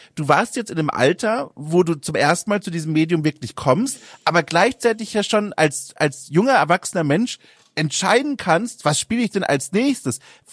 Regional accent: Bavaria, Germany; ich habe kaum Erfahrung mit Sachsen-Anhalt, ich komme aus Franken.

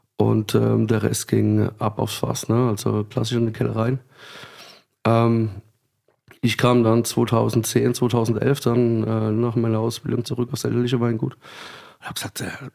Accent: Rhineland-Palatinate, Germany; wir kommen so ein bisschen aus der Südpfalz. Die Profis sagen dazu Oberhart.

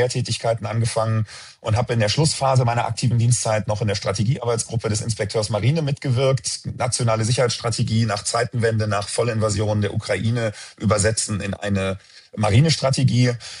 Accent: Cologne, North Rhine-Westphalia, Germany; born there; Ich bin selber gebürtiger Kölner. Meine Familie kommt zwar aus Norddeutschland, aber ich bin erste Generation Kölner

